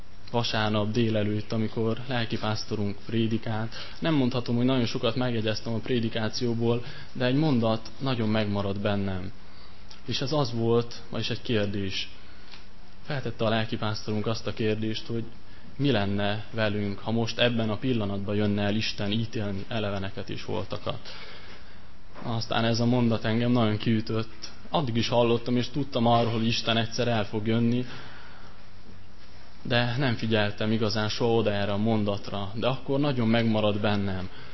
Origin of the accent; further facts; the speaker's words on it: Szilágybagos, Sălaj, Romania; Szilágy Bagosról jöttem